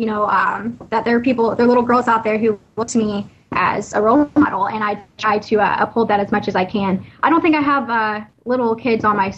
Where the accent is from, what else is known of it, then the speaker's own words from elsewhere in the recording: Missouri, United States; In my hometown, when I was going to Mineral Area College, I worked at a radio station called J98 The Boot.